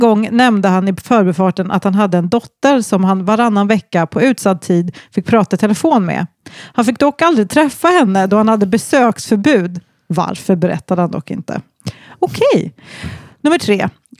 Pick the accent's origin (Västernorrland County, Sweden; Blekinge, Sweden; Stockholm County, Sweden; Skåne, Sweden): Västernorrland County, Sweden; Örnsköldsvik; Jag kommer från Örnsköldsvik